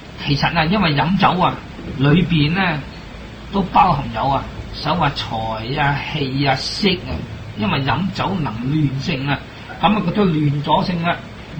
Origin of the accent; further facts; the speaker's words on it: Hong Kong; 我哋香港人